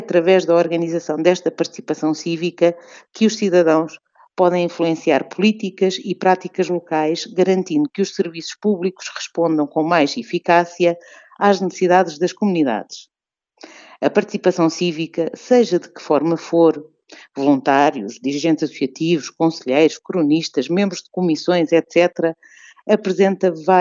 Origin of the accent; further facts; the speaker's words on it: Guarda, Portugal; mas para mim, que sou da Guarda, esta altura é a do São João.